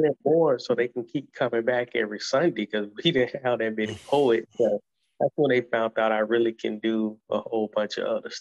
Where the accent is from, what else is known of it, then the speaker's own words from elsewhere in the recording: Alabama, United States; Honestly, I got what they call a Southern charm. I'm from the United States, but a country, Southern state called Alabama.